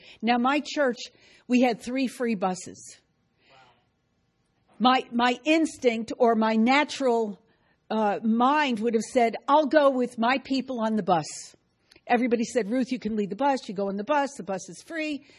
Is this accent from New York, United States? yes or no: yes; New York, United States; now in North Carolina, United States; I come from New York. I lived in crowds, but I also lived upstate New York, and I really prefer the rural life.